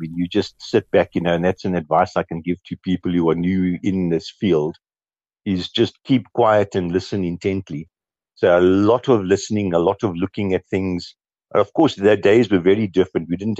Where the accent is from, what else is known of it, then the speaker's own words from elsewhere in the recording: Kimberley, Northern Cape, South Africa; also born or lived in Pietermaritzburg; I grew up in Kimberley, but I moved to Pietermaritzburg after I finished the army.